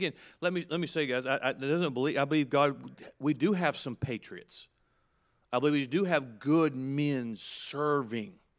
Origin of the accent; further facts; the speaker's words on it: United States; Now, I think, you know, I'm an American. I think America ought to be first.